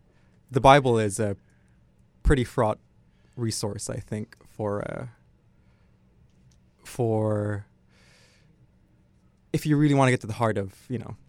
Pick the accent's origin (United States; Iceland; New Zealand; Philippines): Philippines; It's part of the identity that I have as a Filipino.